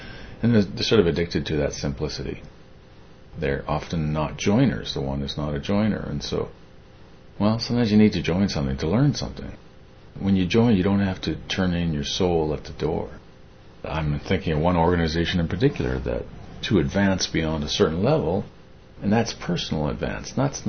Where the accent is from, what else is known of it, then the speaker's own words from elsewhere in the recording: Canada; moved away; for me as a Canadian transplant, it's hard to get used to.